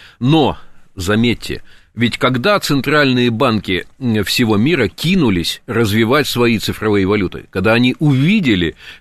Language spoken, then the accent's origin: Russian; Khabarovsk Krai, Russia; У меня у самого детство прошло на Дальнем Востоке, я пожил и в Комсомольске на Амуре, и в Хабаровске